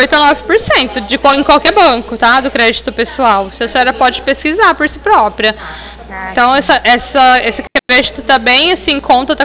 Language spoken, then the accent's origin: Portuguese; Ribeirão Preto, São Paulo, Brazil; Eu sou de Ribeirão Preto